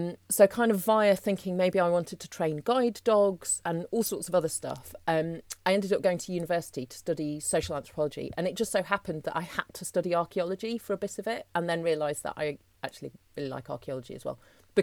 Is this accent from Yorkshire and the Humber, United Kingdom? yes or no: no; North West England, United Kingdom; now in London, United Kingdom; I grew up in Cheshire and she was living in Greater Manchester, and I'd moved to Cambridge for uni and then London because I was going out with a man who is now my husband who lived in London.